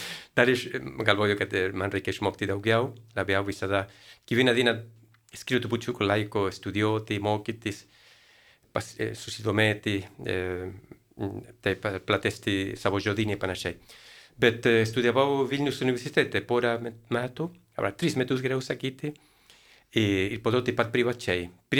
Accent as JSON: {"language": "Lithuanian", "country": "Chile", "moved": "yes", "lives_now": "Lithuania", "said": "aš esu kilęs iš Čilės, iš Pietų Amerikos, esu čilietis, nors jau gyvenu čia Lietuvoje 24 metus."}